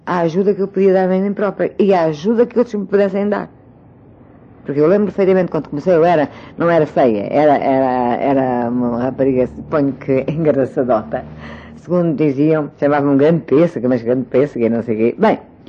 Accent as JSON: {"language": "Portuguese", "country": "Portugal", "said": "Eu sou portuguesa, mas não sou algarvia, nem sou alentejana, nem sou bailã, nem sou do Minho"}